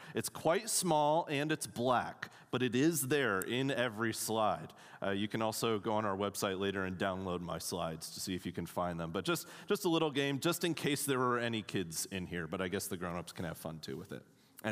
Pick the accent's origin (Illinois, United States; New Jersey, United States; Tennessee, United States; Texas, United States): Illinois, United States; Wheaton; I grew up in Wheaton, Illinois, a suburb of Chicago that is sometimes referred to as the Vatican of evangelicalism.